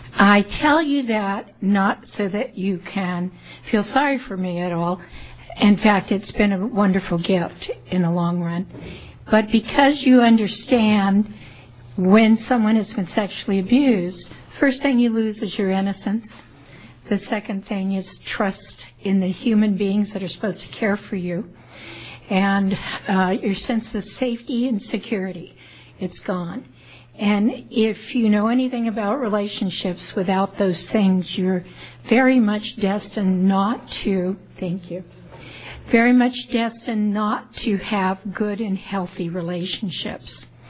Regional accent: Clovis, California, United States; also born or lived in Fresno; I was born in Fresno, and I was raised in Clovis, small ranching community at the time.

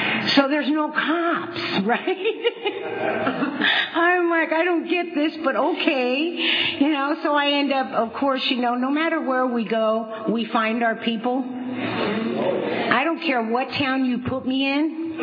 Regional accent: San Diego, California, United States; I grew up in San Diego. So from Mountain View, I hitchhiked back down to San Diego.

